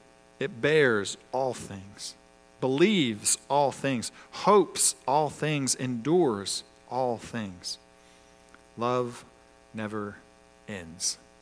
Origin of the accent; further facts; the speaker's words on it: Enterprise, Alabama, United States; born there; also born or lived in Germany; I was born down in Enterprise, Alabama, at Fort Rucker. I was born kind of into the military. And shortly after I was born, we moved to Germany, kind of out of the country.